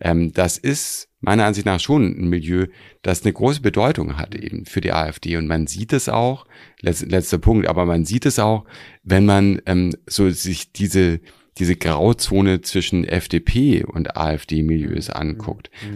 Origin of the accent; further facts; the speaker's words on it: Baden-Württemberg, Germany; wo ich groß geworden bin, also das war komplettes CDU-Land, also aber einfach jetzt, also einfach in dem Ort, in dem ich groß geworden bin. Und das war schon, also Baden-Württemberg ist natürlich, das wissen wir, Ewigkeiten natürlich fest in CDU-Hand gewesen.